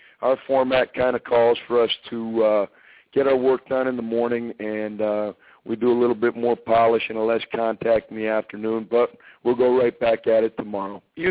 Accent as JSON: {"language": "English", "region": "Massachusetts", "country": "United States", "tie": "born or raised there", "said": "I grew up in Massachusetts in the Northeast in a suburb of Boston, about 25 miles west of Boston, little town."}